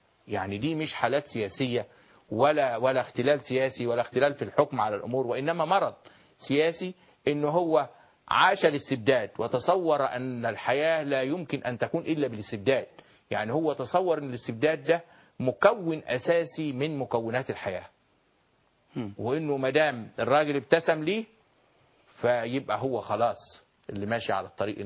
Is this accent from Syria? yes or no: no; Egypt; احنا عندنا في مصر المافيا، انه هو عايز يغير الاوضاع حتى يستفيد من تغيير الاوضاع، يغير القانون،